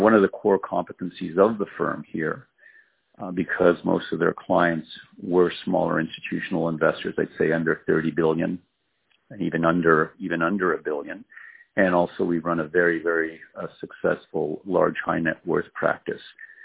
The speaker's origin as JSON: {"language": "English", "town": "Montreal", "region": "Quebec", "country": "Canada", "tie": "born or raised there", "said": "Montreal."}